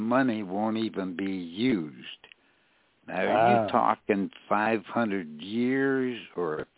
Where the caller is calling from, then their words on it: New York, United States; I know I'm west of the Atlantic Ocean in that landmass in the state of New York.